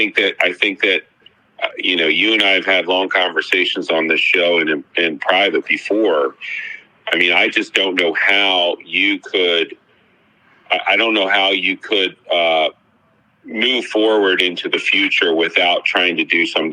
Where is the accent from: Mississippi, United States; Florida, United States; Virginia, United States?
Florida, United States; Some states, like my home state of Florida, has figured out a way